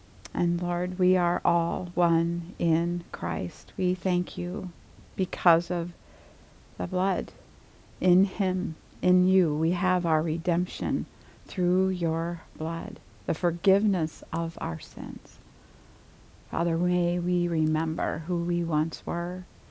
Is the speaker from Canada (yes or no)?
no; Cleveland, Ohio, United States; also born or lived in Chicago; I think about when I was young, and I was 8 probably, and we moved from Chicago to Cleveland.